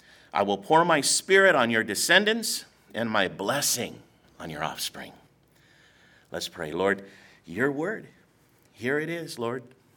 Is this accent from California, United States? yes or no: yes; Newport Beach, California, United States; Again, I grew up in Southern California, hung out by the beach, Newport Beer, my whole life.